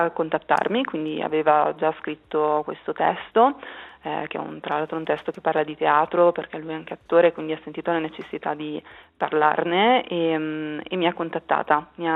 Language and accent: Italian; Cademario, Ticino, Switzerland; sono cresciuta e abito tutt'oggi a Cademario, quindi nel Malcantone.